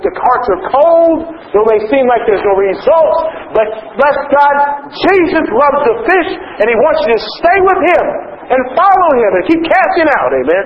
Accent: Texas, United States; I know people do that farther up north, but see, I'm from Texas. That does not make sense to me.

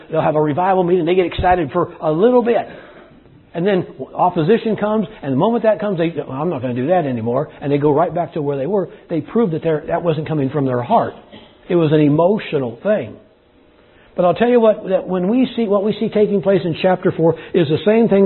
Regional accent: Texas, United States; But we're from Texas, so we say y'all too, right?

